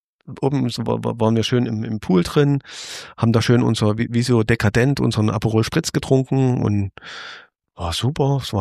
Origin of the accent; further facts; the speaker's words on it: East Germany, Germany; Ich bin Ossi halt.